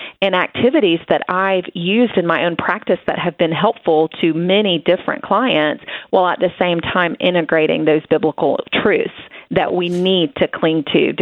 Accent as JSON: {"language": "English", "region": "the South", "country": "United States", "said": "I'm from the South, and we're so accustomed when somebody says, how are you doing? We just say, I'm fine."}